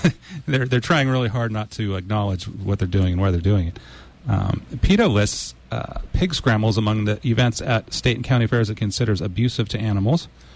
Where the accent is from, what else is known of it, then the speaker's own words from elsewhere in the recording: United States; I'm an American, so I'm not very good at geography either.